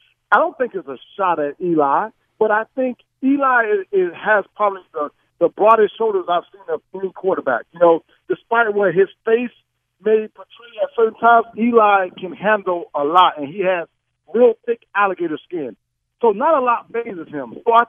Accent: Miami, Florida, United States; I'm from Miami. If you ask me that comment, I'll say the same thing. I love Miami. I would never leave Miami. I'll be here for the rest of my life.

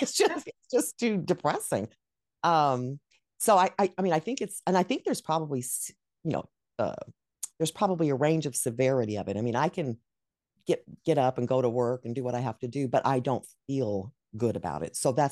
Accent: Dallas, Texas, United States; also born or lived in New Mexico; So I was raised in Dallas, which, I mean, they had winters back then.

